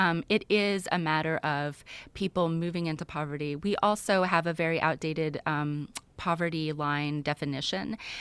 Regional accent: Arkansas, United States; You know, I'm from Arkansas

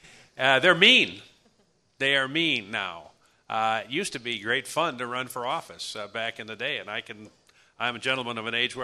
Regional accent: Battle Creek, Michigan, United States; Detroit, Flint, Saginaw, you name it, my hometown of Battle Creek

